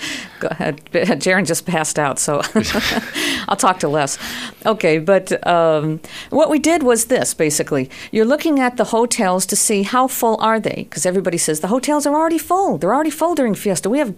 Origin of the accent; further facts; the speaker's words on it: Santa Barbara, California, United States; If we grew up here in Santa Barbara, we tend to take it for granted.